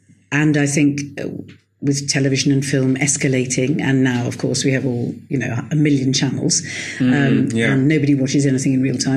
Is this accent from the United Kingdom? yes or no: yes; London, United Kingdom; born there; I was born in London.